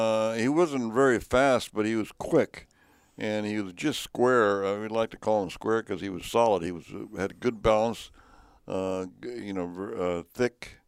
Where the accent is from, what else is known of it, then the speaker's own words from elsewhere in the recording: Sanger, California, United States; in my hometown of Sagar, California, which is in the Central Valley outside of Fresno.